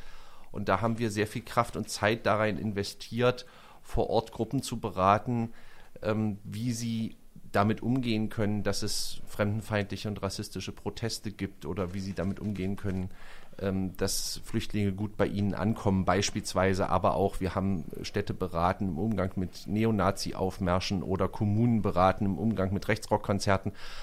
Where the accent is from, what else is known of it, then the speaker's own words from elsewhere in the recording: East Germany, Germany; Ich bin ja in der DDR aufgewachsen